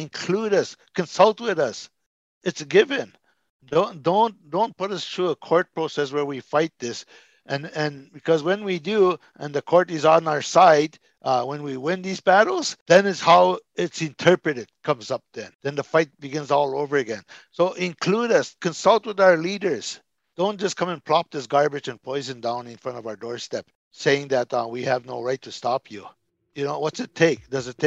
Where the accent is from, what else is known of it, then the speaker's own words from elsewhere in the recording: Ontario, Canada; that was given by my elder, and I'm from Chiging First Nation here on Manitouan Island in Ontario